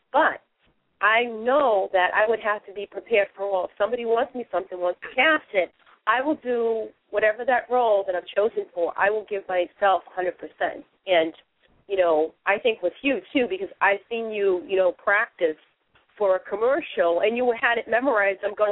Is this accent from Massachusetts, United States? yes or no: yes; Boston, Massachusetts, United States; But it does show that where I'm from Boston, and it's like that's why I want to keep it.